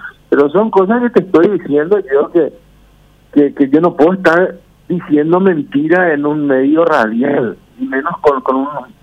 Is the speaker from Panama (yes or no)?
no; Paraguay; soy un agente de jugadores, soy paraguayo, amo mi país.